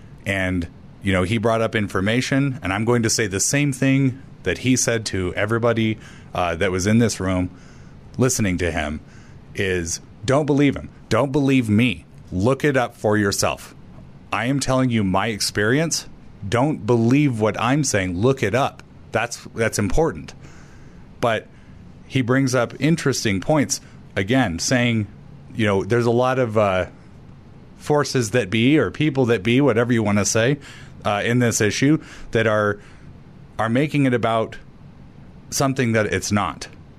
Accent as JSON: {"language": "English", "town": "Franktown", "country": "United States", "said": "And I am a cowboy from Franktown."}